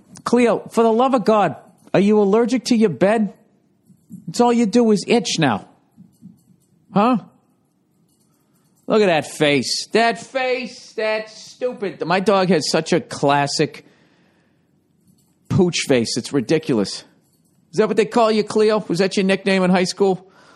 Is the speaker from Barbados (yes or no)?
no; United States; I mean, it's a funny thing to bring up as an American when I go up there.